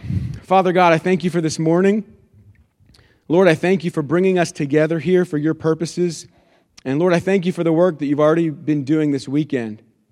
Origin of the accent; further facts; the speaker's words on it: Austin, Texas, United States; and I am from Austin, Texas.